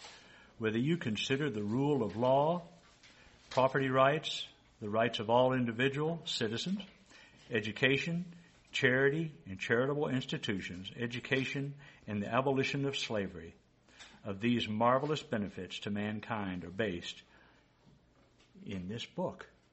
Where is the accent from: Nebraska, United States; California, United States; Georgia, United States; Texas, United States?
Texas, United States; Born and raised in Texas. Never seen it.